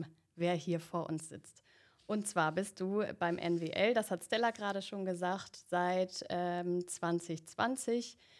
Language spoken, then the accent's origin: German; Espelkamp, North Rhine-Westphalia, Germany; ich komme aus Espelkamp.